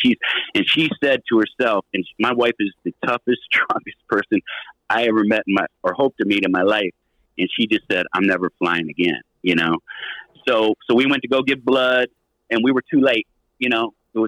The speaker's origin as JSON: {"language": "English", "region": "Michigan", "country": "United States", "tie": "born or raised there", "said": "my friend who I'd worked for in Congress was going to run for governor of Michigan, my home state."}